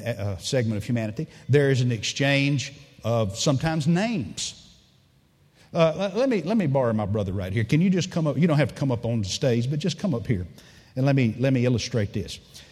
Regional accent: United States; We grew up here in America. We all know about the American Indian, blood brother.

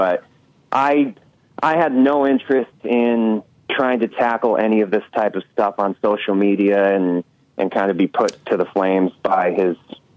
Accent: Oscoda, Michigan, United States; I'm from Oscoda, actually. That's where I live.

